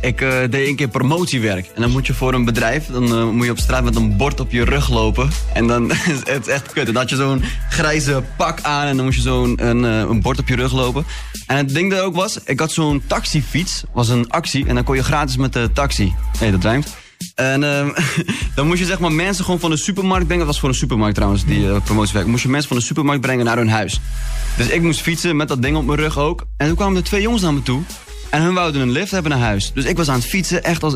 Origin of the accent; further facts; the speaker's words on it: Iraq; ik ben geen mokro, hè. Ik ben Irakees Turks.